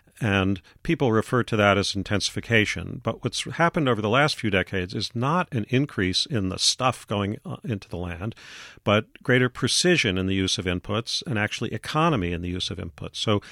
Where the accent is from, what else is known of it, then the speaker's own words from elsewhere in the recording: Manhattan, New York, United States; I come from Manhattan, and of course I'm a believer in vertical cities.